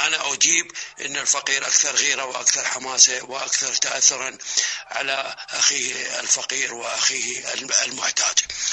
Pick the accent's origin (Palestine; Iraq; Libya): Iraq; احنا يعني كعراقيين